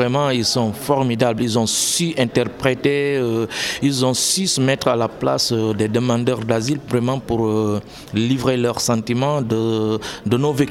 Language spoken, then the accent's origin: French; Guinea; je viens de la Guinée-Conakry.